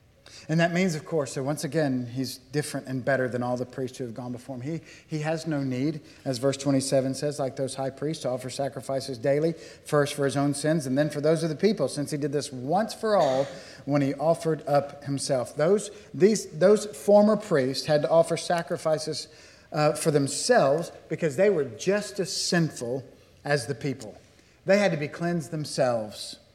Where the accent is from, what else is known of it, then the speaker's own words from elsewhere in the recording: Arkansas, United States; I grew up in Arkansas, so the language here, a lot of my language that we used to use in Arkansas is different than it is today.